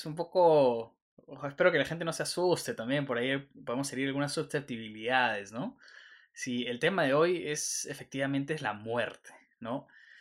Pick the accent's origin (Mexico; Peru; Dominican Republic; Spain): Peru; Piura; el portero de mi colegio, yo vengo de Piura